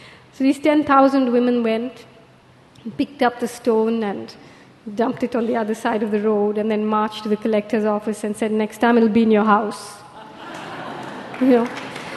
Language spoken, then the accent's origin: English; India; You're an American and I'm an Indian and so-and-so is a Moroccan.